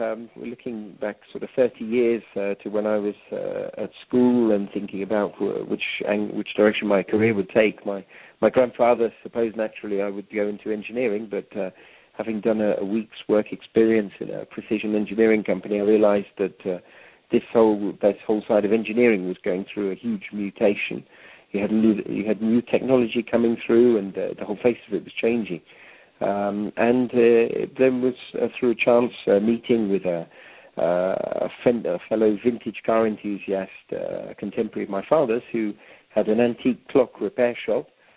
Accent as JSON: {"language": "English", "region": "England", "country": "United Kingdom", "said": "I'm originally from England"}